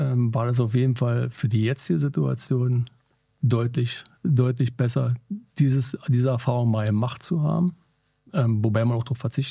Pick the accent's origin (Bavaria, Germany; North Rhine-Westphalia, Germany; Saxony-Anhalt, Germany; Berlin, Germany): Berlin, Germany; so als Berliner